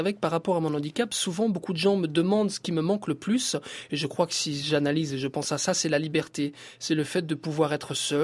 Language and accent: French; France; Non, je suis français avant tout.